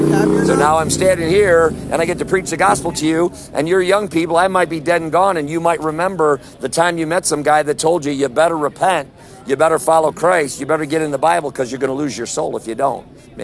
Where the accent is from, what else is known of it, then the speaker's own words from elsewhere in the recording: Wisconsin, United States; also born or lived in Missouri; Originally from central Wisconsin, and then we kind of relocated to central Missouri. Then we sold everything, and now we just go all over the country. And we just live in our van.